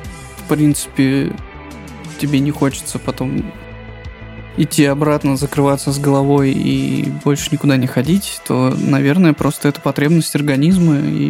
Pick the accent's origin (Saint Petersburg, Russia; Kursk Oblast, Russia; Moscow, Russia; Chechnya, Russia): Moscow, Russia; И я, как москвич, жаловался на то, что мы тут все помрем.